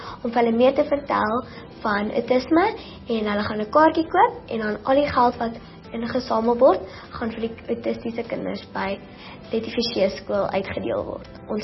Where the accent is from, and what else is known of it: Bloemfontein, Free State, South Africa